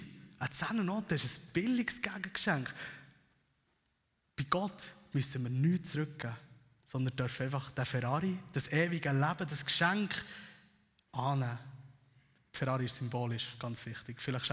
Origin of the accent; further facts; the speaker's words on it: Switzerland; fällt uns doch eigentlich gleich als Schweizer schwierig. Wir wachsen eigentlich mit der Mentalität auf